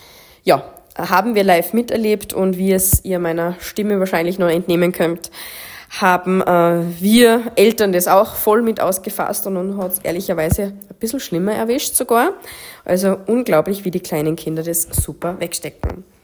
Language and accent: German; Tyrol, Austria; ich selbst bin aus Tirol